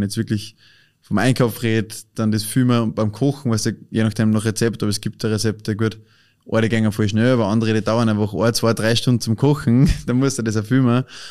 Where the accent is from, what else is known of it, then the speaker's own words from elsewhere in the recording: Austria; Und wie es jetzt bei uns in Österreich ist